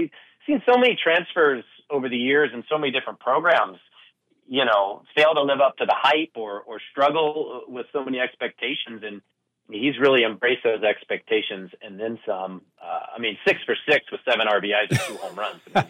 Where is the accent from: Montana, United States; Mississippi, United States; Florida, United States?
Florida, United States; Tallahassee; born there; And you brought up the fact that I'm a Florida State fan. I was born in Tallahassee.